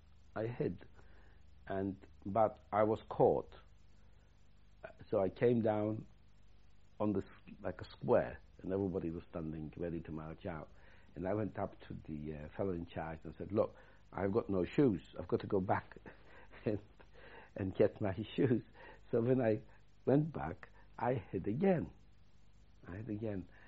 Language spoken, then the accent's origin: English; Poland; moved away; I came from Poland into Germany, into Buchenwald.